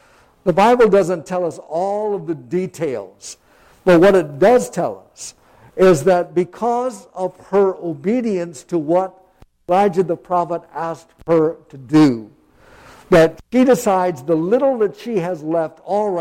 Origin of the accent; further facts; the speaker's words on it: Trenton, Ontario, Canada; when I was a child, I grew up in Trenton, air base town